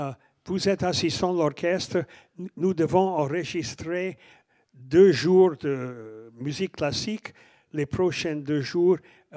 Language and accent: French; Los Angeles, California, United States; born there; French is a second language; Je suis né à Los Angeles.